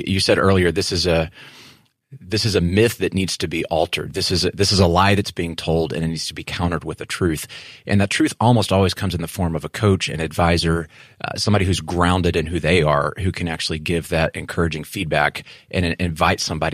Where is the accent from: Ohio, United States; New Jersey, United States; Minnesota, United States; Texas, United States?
Texas, United States; I'm from West Texas. We don't use that word in West Texas.